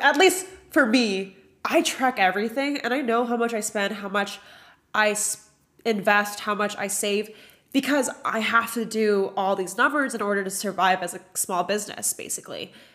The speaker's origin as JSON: {"language": "English", "region": "Washington", "country": "United States", "tie": "born or raised there", "lives_now": "Los Angeles, United States", "said": "I grew up in Washington near Portland, Oregon, and it was fucking cold. And YouTube literally brought me from my small hometown to living in Los Angeles."}